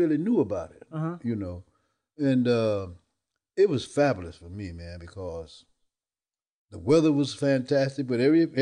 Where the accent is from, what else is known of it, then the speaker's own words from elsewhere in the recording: Fort Lauderdale, Florida, United States; born there; I was born in Fort Lauderdale, Florida.